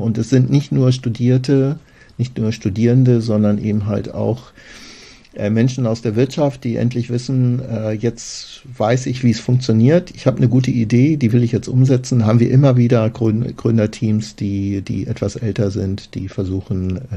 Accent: Germany; Wir müssen einfach einsehen, wir sind Deutsche. Wir sind so gestrickt. Das ist ein deutsches Mindset.

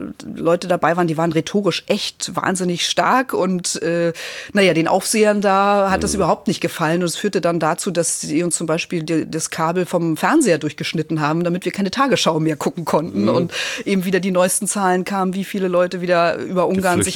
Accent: East Germany, Germany; ich bin ja in der DDR groß geworden.

